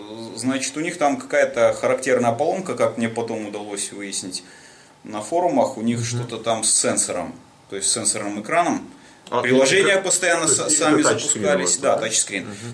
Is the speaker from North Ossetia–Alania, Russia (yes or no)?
yes; Vladikavkaz, North Ossetia–Alania, Russia; Я из России, это Северный Кавказ, город Владикавказ, Северная Осетия.